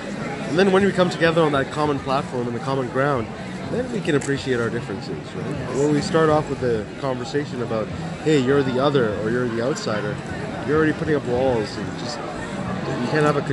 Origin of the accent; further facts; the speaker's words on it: Ghana; born there; I was born in Ghana, right? I've lived in 34 different countries.